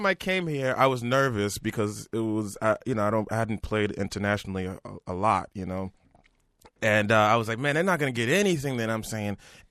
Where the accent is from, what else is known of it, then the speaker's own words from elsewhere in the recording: Manhattan, New York, United States; No, I'm from Manhattan, and we don't drive there.